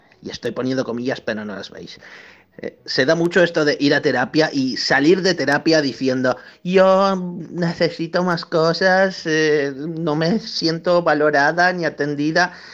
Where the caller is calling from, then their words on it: Benaguasil, Valencian Community, Spain; de Benaguasil